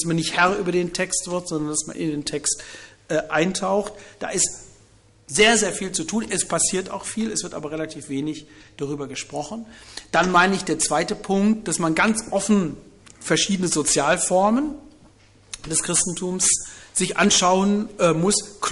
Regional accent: Harz, Germany; ich komme aus dem Harz

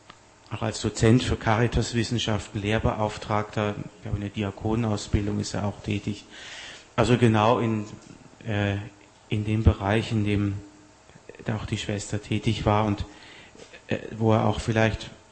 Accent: Southern Germany, Germany; also born or lived in Austria; ich komme ja nicht hier aus dem Ruhrbistum, ich komme aus Süddeutschland, war dann einige Jahre in Österreich

